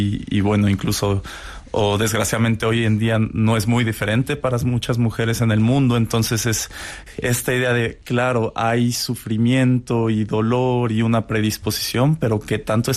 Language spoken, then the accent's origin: Spanish; Mexico; uno, soy mexicano, no es algo que me llama